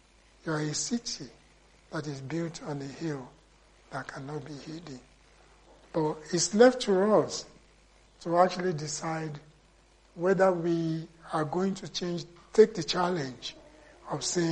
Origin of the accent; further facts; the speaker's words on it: Nigeria; born there; Unlike my wife, I was born in Nigeria.